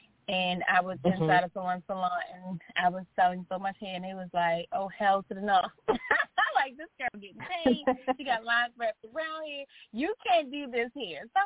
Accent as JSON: {"language": "English", "town": "Baltimore", "region": "Maryland", "country": "United States", "tie": "born or raised there", "said": "So my family is actually from the South. I grew up in Baltimore, Maryland"}